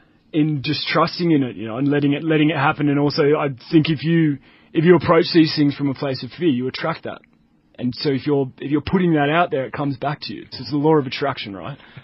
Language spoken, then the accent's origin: English; Australia; I'm from Australia.